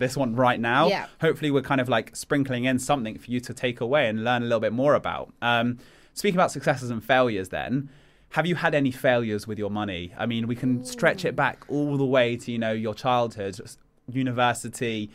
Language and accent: English; United Kingdom; We're British. We hate opening up in these kind of things.